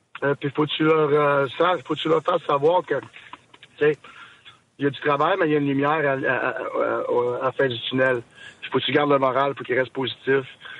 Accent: Montreal, Quebec, Canada; je viens de Montréal. Okay? Fait que je sais comment que ça marche. J'avais joué à Montréal chez nous tous les jours, là, en grandissant.

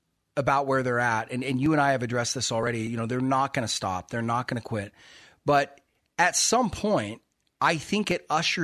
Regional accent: United States; And, you know, look, I love being an American. It's the best place on earth.

